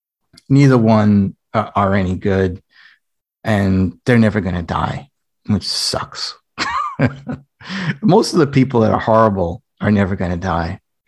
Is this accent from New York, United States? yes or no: yes; Brooklyn, New York, United States; accent: Brooklyn; I could say this because I'm from Brooklyn, you know, a bit of a Brooklyn accent.